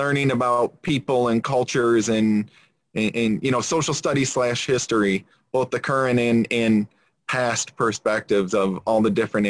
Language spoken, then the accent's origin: English; Lapeer, Michigan, United States; So I'm from a small town called Lapeer, Michigan, a little over an hour and a half north of Detroit. So grew up there, local to this area